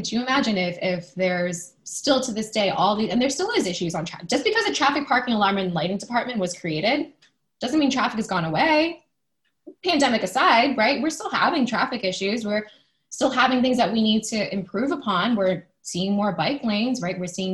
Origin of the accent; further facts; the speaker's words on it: Germantown, United States; people will still ask me where I'm from all day long. People will still say, but where are you really from? And I'm like, I'm from Germantown.